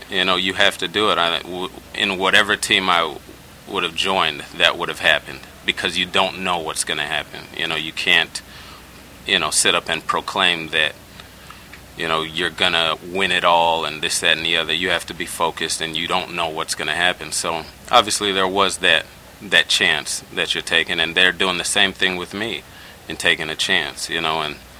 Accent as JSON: {"language": "English", "town": "Los Angeles", "region": "California", "country": "United States", "also_born_or_lived": "Bay Area", "said": "You know, I'm from California, obviously from Los Angeles, but I spent a little less than half of my life in the Bay Area."}